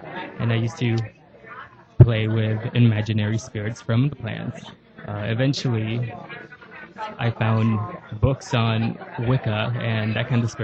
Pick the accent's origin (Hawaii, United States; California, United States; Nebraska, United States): California, United States; Los Angeles; Growing up in East LA, being gay, I was bullied, so I felt powerless